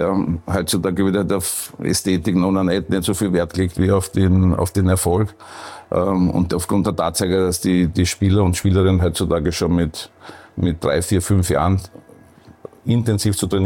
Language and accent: German; Perchtoldsdorf, Lower Austria, Austria; Ja, ich bin in Berchtesdorf aufgewachsen, in Mödling in die Schule gegangen.